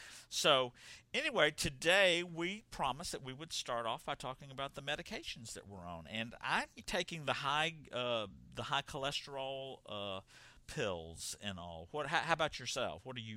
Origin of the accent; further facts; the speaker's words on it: Atlanta, Georgia, United States; Because I grew up in Atlanta, and when I was home over Christmas, I saw the C's candy display there in the mall.